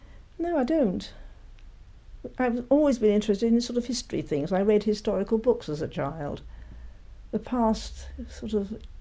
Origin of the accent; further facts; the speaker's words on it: Beckenham, London, United Kingdom; also born or lived in Croydon; I lived in Beckenham by then. I was born in Croydon, but we moved to Beckenham when I was a year old.